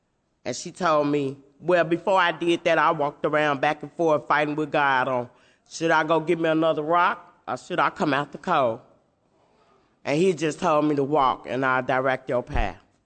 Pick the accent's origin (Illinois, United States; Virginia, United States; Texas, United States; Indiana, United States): Illinois, United States; Chicago; I've been through some of any and everything growing up in Chicago.